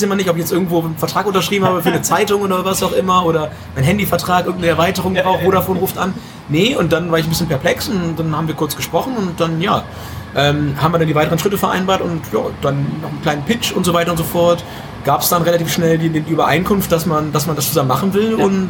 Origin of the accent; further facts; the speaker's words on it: Lower Saxony, Germany; ich komme aus dem Weserbergland, ja, sehr, sehr schöne Region in Deutschland